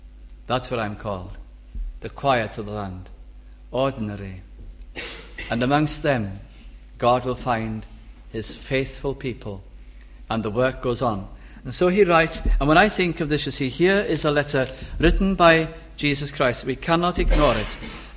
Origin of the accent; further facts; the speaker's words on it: Bolton, North West England, United Kingdom; I suddenly and naturally became very, very burdened for my hometown in Bolton, Lancashire.